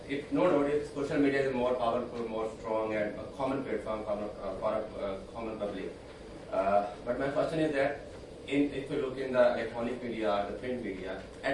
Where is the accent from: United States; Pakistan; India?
Pakistan; English is a second language; Basically, I'm a journalist from Pakistan.